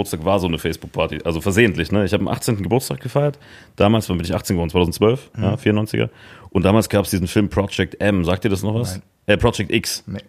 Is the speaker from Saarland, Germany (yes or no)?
yes; Saarbrücken, Saarland, Germany; Und es war im Saarland, wo ich aufgewachsen bin, ganz krass, in Saarbrücken, die Ecke